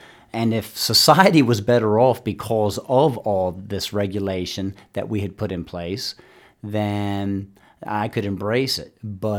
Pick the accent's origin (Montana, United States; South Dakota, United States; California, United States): Montana, United States; Glendive; I'm from Glendive.